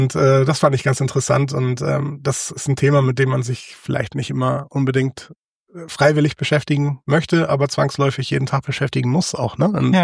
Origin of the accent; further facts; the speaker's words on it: Hamburg, Germany; ich bin, wie gesagt, in Hamburg geboren und hier auch aufgewachsen und war in Hamburg auf einer... Ja, erstmal auf einer Grundschule, die auch ziemlich geschichtsträchtig ist. Das war der Bullenhuser Damm. Das ist da in Bilbrook oder Rotenburg-Vorort da unten.